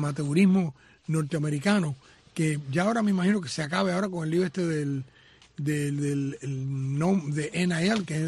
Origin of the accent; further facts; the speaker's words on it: Cuba; y yo soy cubano